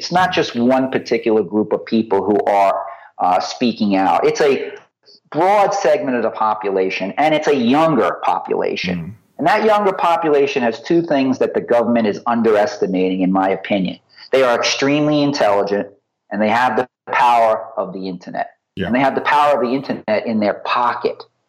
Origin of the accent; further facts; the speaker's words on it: United States; I really am thrilled to see young people speaking up, especially as an American, where the young people in our country are blind to what's going on in terms of politics.